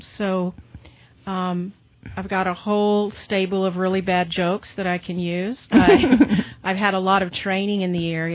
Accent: the South, United States; I grew up in the South. I was lucky enough to have parents who were not racially prejudiced, but I lived in a culture where that was rampant.

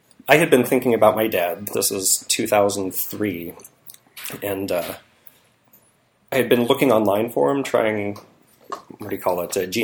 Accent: Willits, California, United States; I grew up in Mendocino County in Willits, in a very small town up there.

